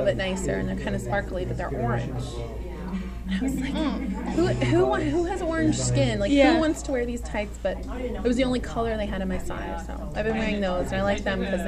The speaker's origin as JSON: {"language": "English", "town": "Philadelphia", "region": "Pennsylvania", "country": "United States", "said": "And because I'm from Philadelphia, and I was visiting there once, and I saw this sticker"}